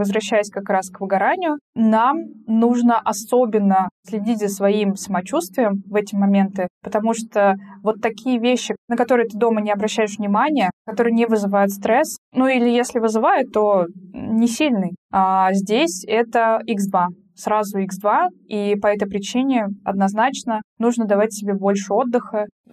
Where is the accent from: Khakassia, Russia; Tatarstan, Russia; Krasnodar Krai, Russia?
Tatarstan, Russia; also born or lived in Bashkortostan; я уже жила в Испании, я по-испански более-менее разговариваю, и мне языки, в принципе, легко даются. В Турции мне было легко в том числе, потому что я из Татарстана.